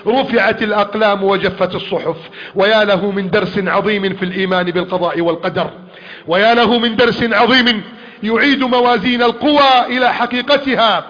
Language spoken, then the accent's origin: Arabic; Egypt